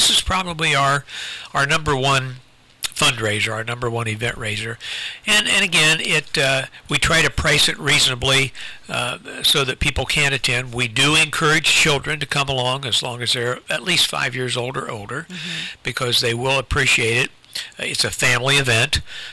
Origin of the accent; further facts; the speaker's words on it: Ohio, United States; And especially growing up in Ohio, we even had a separate class on the history of Ohio